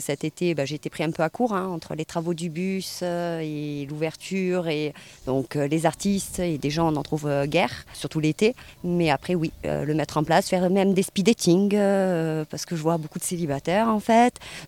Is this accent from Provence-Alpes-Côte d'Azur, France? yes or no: yes; Provence-Alpes-Côte d'Azur, France; ils ont mangé ce qu'on fait chez nous en Provence.